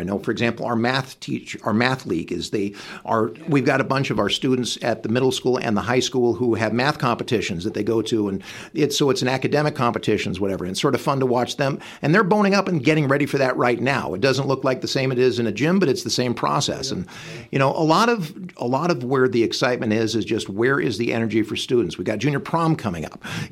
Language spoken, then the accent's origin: English; Salt Lake City, Utah, United States; I grew up in Salt Lake City.